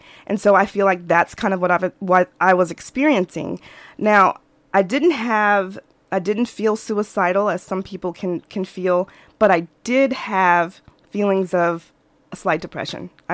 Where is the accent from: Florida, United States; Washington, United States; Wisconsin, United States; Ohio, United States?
Florida, United States; I'm from Florida, as many people that know me here know that, you know, I'm a Florida girl. So I'm used to a whole lot of sun.